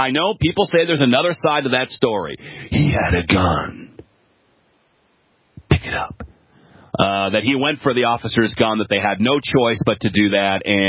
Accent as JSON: {"language": "English", "town": "Atlanta", "region": "Georgia", "country": "United States", "tie": "born or raised there", "said": "this time in my hometown of Atlanta, Georgia."}